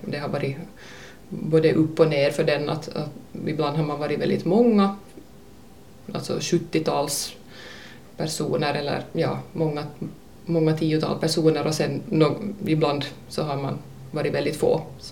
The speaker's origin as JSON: {"language": "Swedish", "town": "Närpes", "region": "Ostrobothnia", "country": "Finland", "tie": "born or raised there", "lives_now": "Turku, Finland", "said": "och är uppvuxen i Närpes. Och jag har bott i Åbo sedan hösten 2001."}